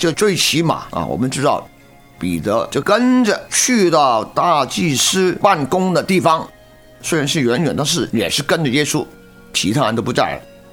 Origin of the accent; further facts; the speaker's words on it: Hong Kong; 你听我讲话知道我是香港人嘛。